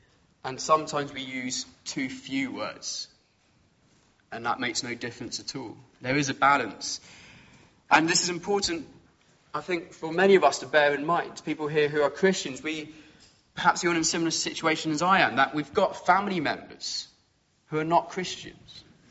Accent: United Kingdom; I mean, we are British, so we're quite good at waiting in line for things

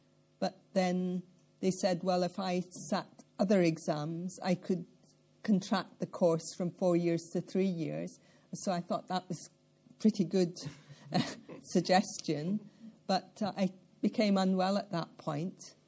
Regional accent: Falkirk, Scotland, United Kingdom; now in Wales; As you probably gather from my accent, even after 40 years in Wales, I'm not Welsh. I come from central Scotland, really from the crossroads of Scotland, halfway between Glasgow and Edinburgh, and halfway between Inverness and the Borders, right in the centre. A place called Falkirk

